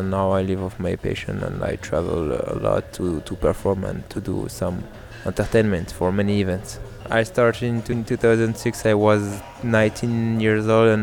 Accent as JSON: {"language": "English", "town": "Clermont-Ferrand", "region": "Auvergne-Rhône-Alpes", "country": "France", "lives_now": "Paris, France", "said": "I live in Paris, but I am originally from Clermont-Ferrand. It's a city in the center of France. My parents are born and raised in Algeria, and after they came here, and I'm born in France. But I got two nationalities and the two passports."}